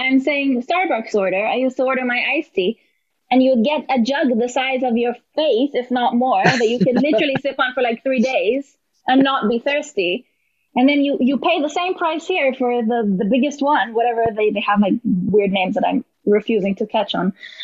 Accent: Tel Aviv, Tel Aviv District, Israel; English is a second language; now in London, United Kingdom; I grew up in Tel Aviv. So tiny city, tiny country, like so small. So for me, like when I moved to London

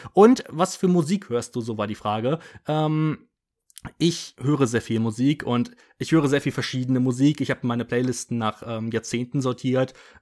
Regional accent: Cologne, North Rhine-Westphalia, Germany; Ich kann Karnevalslieder natürlich mitsingen als Kölner.

